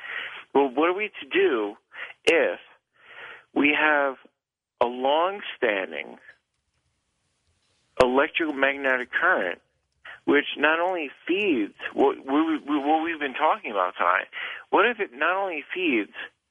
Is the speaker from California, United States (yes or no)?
no; Colorado Springs, Colorado, United States; I am from Colorado Springs